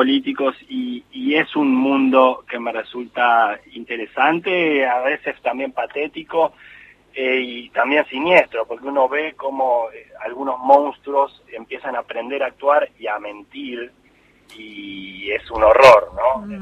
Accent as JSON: {"language": "Spanish", "country": "Uruguay", "said": "vivo acá, soy uruguayo."}